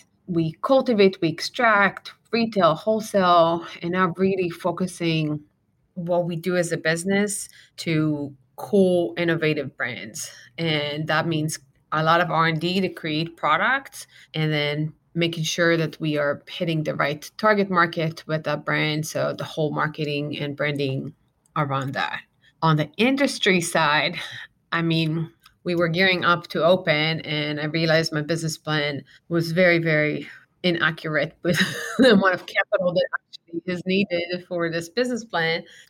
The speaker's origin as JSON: {"language": "English", "country": "Israel", "tie": "born or raised there", "lives_now": "United States", "said": "I'm born and raised in Israel."}